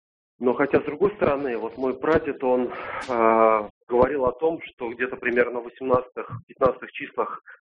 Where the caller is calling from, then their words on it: Moscow, Russia; из Москвы.